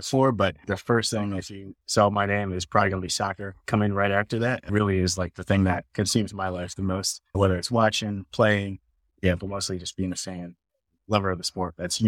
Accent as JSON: {"language": "English", "town": "Baltimore", "region": "Maryland", "country": "United States", "tie": "born or raised there", "said": "I definitely faded out because I grew up in Baltimore. And so soccer wasn't popular at all."}